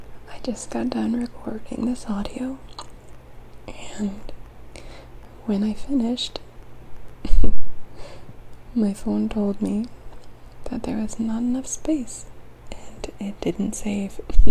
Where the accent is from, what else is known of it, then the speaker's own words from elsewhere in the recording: Massachusetts, United States; So, I currently live in Texas, but I grew up in Massachusetts.